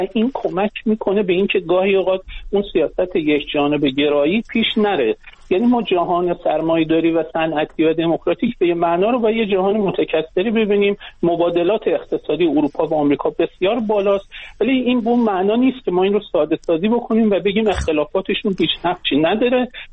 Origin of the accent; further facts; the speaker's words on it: Iran; من بنده به عنوان یک ایرانی